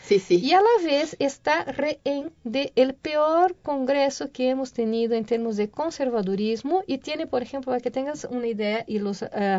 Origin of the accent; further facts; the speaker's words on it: Brazil; Spanish is a second language; Yo, como brasileña, me da pena